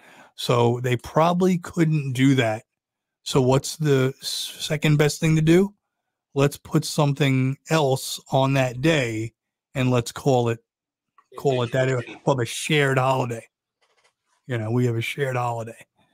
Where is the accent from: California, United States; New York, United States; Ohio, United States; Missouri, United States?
New York, United States; Brooklyn; born there; Hey, I was born in Brooklyn.